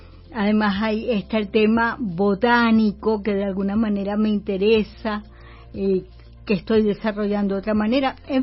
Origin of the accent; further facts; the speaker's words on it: Maracaibo, Zulia, Venezuela; moved away as an adult; Yo salí de Maracaibo teniendo 25 años, hace ya casi el doble pronto.